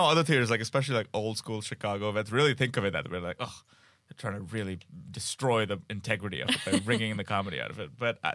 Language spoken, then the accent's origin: English; Mumbai, Maharashtra, India; moved away as an adult; now in Los Angeles, United States; No, I moved here for college. I'm from Mumbai, India. Mm-hmm. I came out here to USC for college.